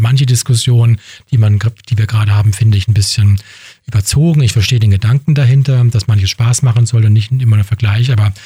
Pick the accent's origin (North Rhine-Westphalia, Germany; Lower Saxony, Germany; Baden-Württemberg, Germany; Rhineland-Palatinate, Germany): Baden-Württemberg, Germany; Bruchsal; born there; Ich bin da geboren worden und wurde verschleppt aufs Land. War noch schlimmer.